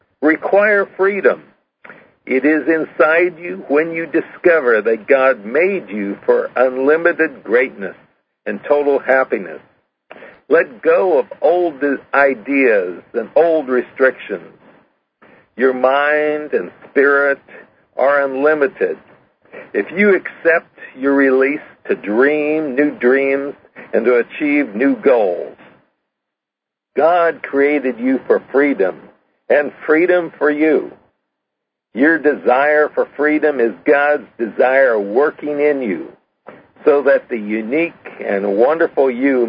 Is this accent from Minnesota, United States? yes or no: no; Washington, United States; people I was from Washington. They'd always think it's Washington, D.C., but there is a place on the other side of the country called Washington State. And we come from the Yakima Indian Reservation.